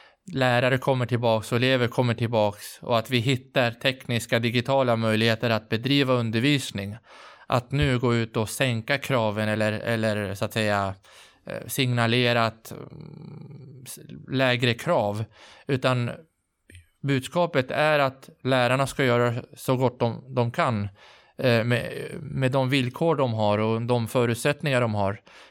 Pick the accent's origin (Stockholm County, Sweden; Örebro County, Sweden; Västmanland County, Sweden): Västmanland County, Sweden; Västerås; Men i min hemkommun, som jag kommer ifrån, Västerås